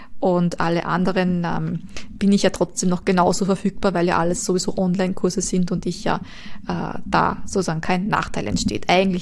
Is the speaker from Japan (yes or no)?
yes; Japan; German is a second language; die ich als Japaner in Japan nicht habe